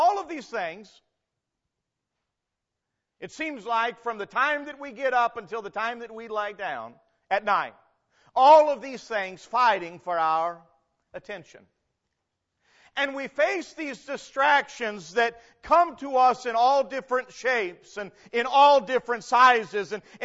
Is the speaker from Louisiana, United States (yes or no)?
no; Missouri, United States; also born or lived in Illinois; I'm from Missouri. We lived near St. Louis, a pretty good-sized city, and I lived in Illinois at some point in time